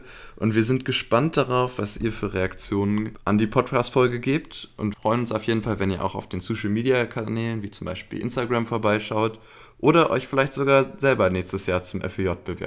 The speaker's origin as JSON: {"language": "German", "town": "Braunschweig", "region": "Lower Saxony", "country": "Germany", "tie": "born or raised there", "said": "Ja, in meiner Heimat."}